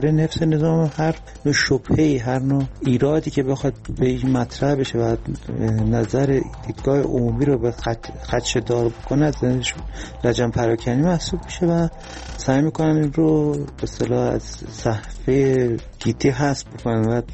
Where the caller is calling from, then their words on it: Tehran, Tehran Province, Iran; از تهران هستم، درود بر شما.